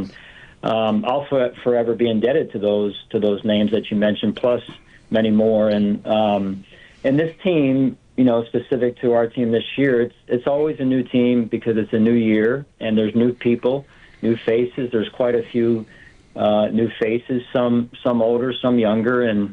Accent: Pennsylvania, United States; growing up outside of Philadelphia, I wasn't too far geographically from Buffalo.

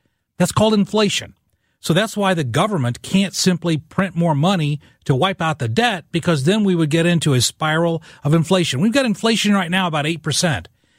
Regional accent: Illinois, United States; When I was a kid, I grew up in Southern Illinois. My dad was a coal miner. I'm the first one in my family to go to college.

